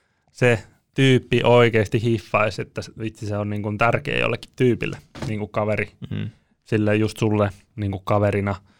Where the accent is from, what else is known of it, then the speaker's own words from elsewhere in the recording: Sastamala, Pirkanmaa, Finland; now in Vantaa, Finland; itsehän olen Sastamalasta kotoisin, joka on vähän pienempi paikkakunta